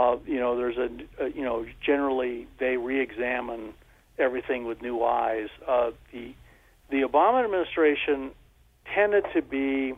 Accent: United States; Being American, we're used to being blamed for everything.

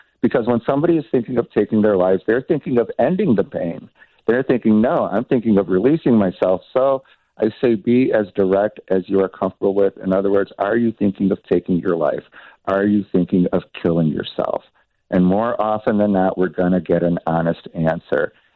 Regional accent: Chicago, Illinois, United States; I grew up in Chicago. I'm a Southside kid at heart.

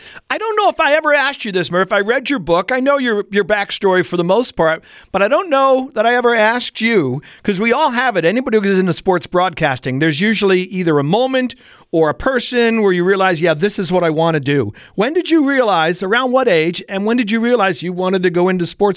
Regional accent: New York, United States; So let me ask you this. So I grew up on Long Island.

